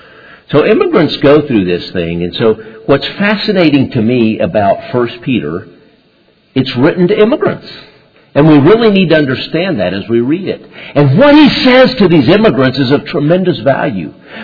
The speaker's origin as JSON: {"language": "English", "country": "Honduras", "tie": "born or raised there", "also_born_or_lived": "Dallas, United States / Costa Rica", "moved": "yes", "said": "When I was two, I was born in Dallas, but we immigrated to Costa Rica for a year and then to Honduras. And so from the very beginning in Honduras, I grew up as an immigrant. I was a foreigner. And yet I felt like I was Honduran"}